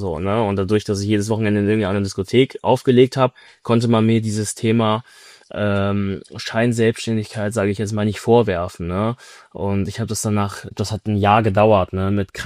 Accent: Bonn, North Rhine-Westphalia, Germany; ich komme aus Bonn

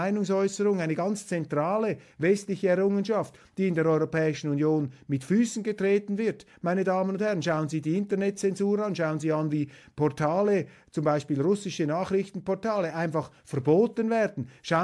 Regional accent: Switzerland; Und ich muss Ihnen sagen, als Schweizer, ich finde es ganz wichtig, dass wir die Freundschaft zu den Vereinigten Staaten gerade in dieser Phase pflegen

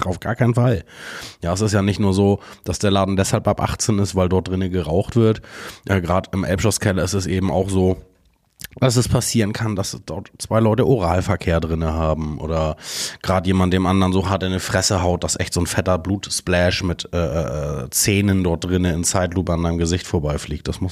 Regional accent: Hamburg, Germany; Ich bin aufgewachsen immer am Pendeln zwischen Sasel und der Reeperbahn. Mein Vater hat auf der Reeperbahn gearbeitet und wir haben in Sasel gewohnt.

